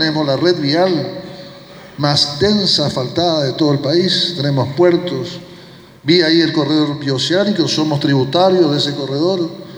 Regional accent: Misiones, Argentina; Los misioneros somos conocidos, los argentinos somos conocidos en el mundo

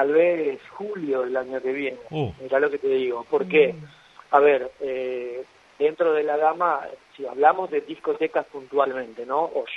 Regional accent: Misiones, Argentina; de Misiones no soy el único de Misiones

